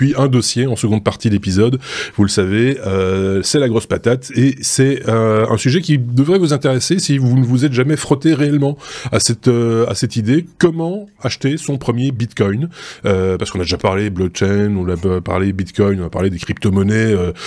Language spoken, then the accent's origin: French; Switzerland; ça tombe bien, on est un Suisse.